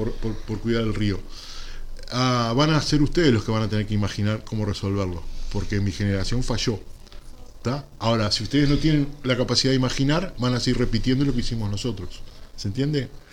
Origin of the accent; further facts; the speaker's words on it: Santa Lucía, Canelones, Uruguay; born there; moved away as an adult; yo nací en Santa Lucía y me fui con 20 años y ahora volví a vivir a Santa Lucía con 60. O sea, estuve 40 años fuera de Santa Lucía.